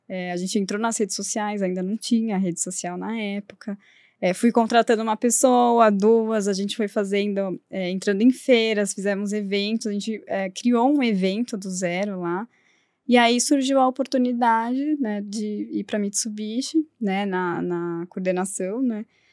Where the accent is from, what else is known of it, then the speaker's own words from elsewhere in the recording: São Paulo, Brazil; born there; eu nasci aqui em São Paulo mesmo, estudei numa escola americana.